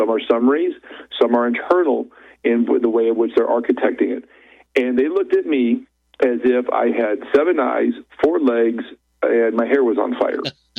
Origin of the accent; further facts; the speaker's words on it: Minnesota, United States; So I grew up in Minnesota, very poor, single mother, obviously, which a lot of people can relate to these days. And found my way to Texas